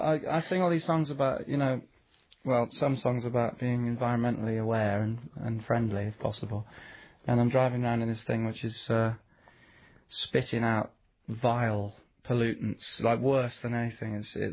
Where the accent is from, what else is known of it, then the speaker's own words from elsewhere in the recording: England, United Kingdom; I'm afraid I am true English.